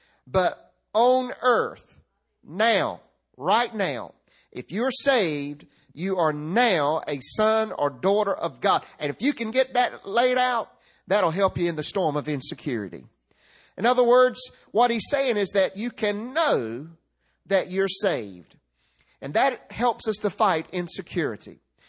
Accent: Rocky Mount, North Carolina, United States; When I was stealing candy from White Supermarket in Rocky Mount, North Carolina, on Raleigh Road, not one time did I hear the words

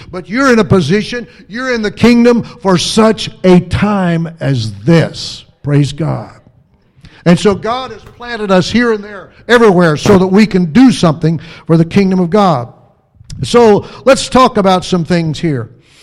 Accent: Illinois, United States; accent: Midwestern Southern fusion; I'm originally from Illinois. My family's from the South, and so I've got a Midwestern Southern fusion here going on.

